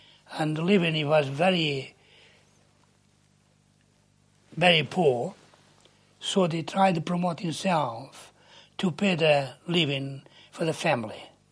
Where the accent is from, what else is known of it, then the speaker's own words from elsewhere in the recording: Barcelona, Catalonia, Spain; born there; English is a second language; I was born in Barcelona on the 16th of May, 1919.